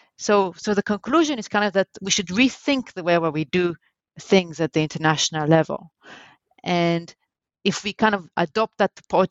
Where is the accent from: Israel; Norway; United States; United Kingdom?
Israel; born or raised there